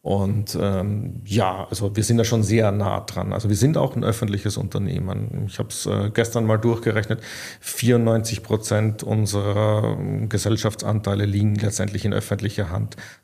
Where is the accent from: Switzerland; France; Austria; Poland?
Austria; now in Germany; ich bin nach wie vor Österreicher und das werde ich auch bleiben.